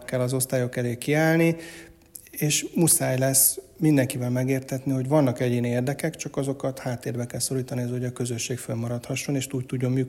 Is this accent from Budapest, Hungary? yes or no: no; Pécs, Baranya, Hungary; Pécsi gyerek vagyok, Pécsen születtem 1976-ban